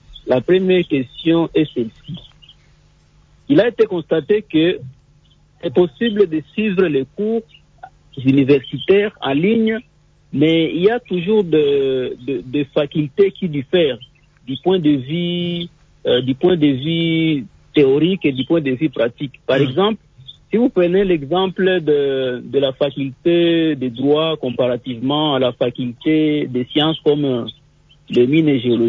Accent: DR Congo; mais ici chez nous en RDC, nous avons encore un grand problème

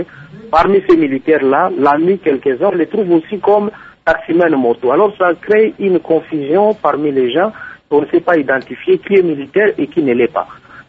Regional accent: DR Congo; parce que tous nous sommes des Congolais, nous sommes appelés à vivre ensemble.

